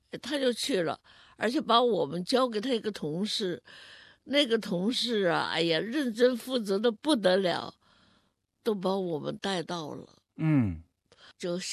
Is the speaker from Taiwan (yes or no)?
no; Huanggang, Hubei, China; 我的原籍是湖北黄冈专区。